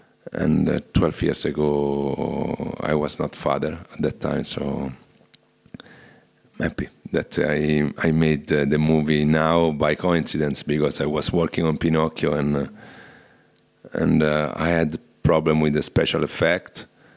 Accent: Rome, Lazio, Italy; English is a second language; I'm from Roma, but I'm from Rome

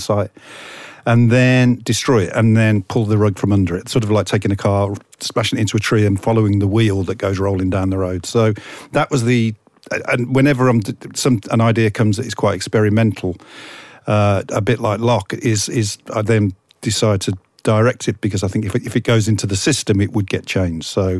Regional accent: Birmingham, West Midlands, United Kingdom; Birmingham.

